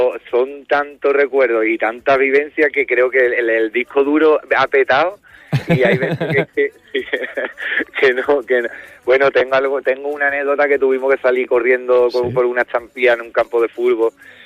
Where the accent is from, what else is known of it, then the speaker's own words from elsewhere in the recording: Cádiz, Andalusia, Spain; que somos muchísimos los que somos de Cádiz